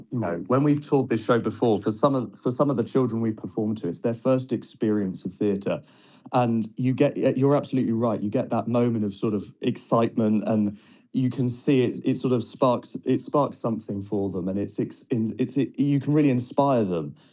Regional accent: Grantham, East Midlands, United Kingdom; also born or lived in Nottingham; So I'm from the Midlands myself. So I grew up in Grantham, but my family is from Nottingham. So I've spent a lot of time in Nottingham over the years.

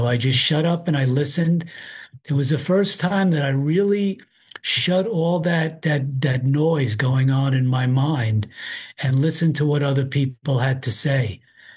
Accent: New York, United States; also born or lived in Queens; I grew up in Rockland County, which is across the river from where I live now in Westchester County, and I lived for 7 years in Queens, a borough in New York City.

